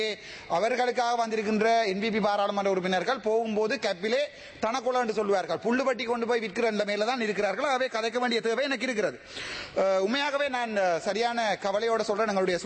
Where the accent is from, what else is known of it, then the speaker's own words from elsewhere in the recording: Sri Lanka; சகலமும் நிறைந்த ஒரு நாட்டில தான் நான் பிறந்து வளர்ந்து, நான் தமிழீழம் என்கிற நாட்டில தான் நான் என்னுடைய கால் பதிங்கியது 86 ஆண்டு.